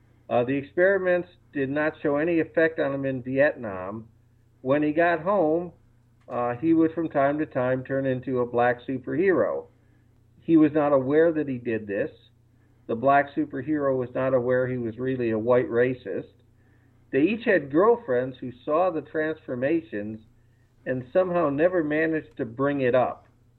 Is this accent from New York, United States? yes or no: no; Cleveland, Ohio, United States; when I was growing up in Cleveland, which was a heavily segregated city, my first black friends were comic book fans.